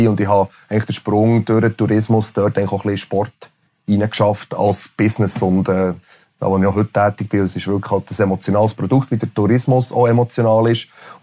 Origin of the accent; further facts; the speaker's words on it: Interlaken, Bern, Switzerland; ich bin schön behütet im Berner Oberland aufgewachsen, in Interlaken.